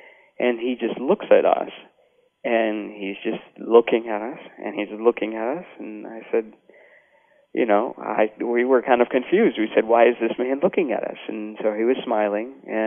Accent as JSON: {"language": "English", "town": "Ahmedabad", "region": "Gujarat", "country": "India", "tie": "born there", "said": "You know, we're a middle-class family in India. I was born in Ahmedabad, which is where Gandhi, for the large part, was settled in."}